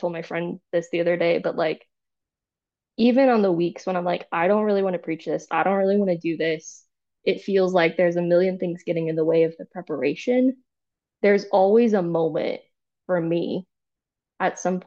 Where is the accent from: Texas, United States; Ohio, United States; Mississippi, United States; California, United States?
Texas, United States; You don't really have like a dialect, but I'm from Texas. My family's still there. And now I'm in the middle of the rolling hills of the Palouse in Idaho.